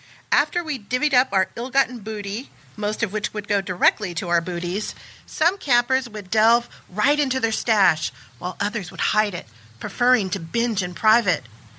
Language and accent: English; San Jose, California, United States; I grew up in San Jose, California, in the Bay Area.